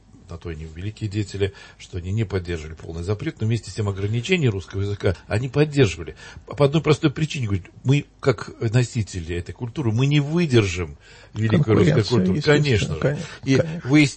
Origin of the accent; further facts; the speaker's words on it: Odesa, Odesa Oblast, Ukraine; Я вырос в Одессе, и я помню, ну, в русской среде, конечно, это русский город совершенно.